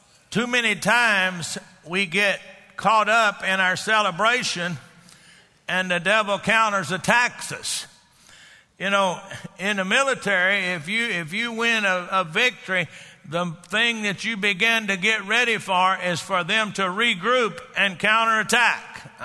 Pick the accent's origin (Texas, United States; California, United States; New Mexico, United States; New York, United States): Texas, United States; I'm from Texas. We say I ain't down there.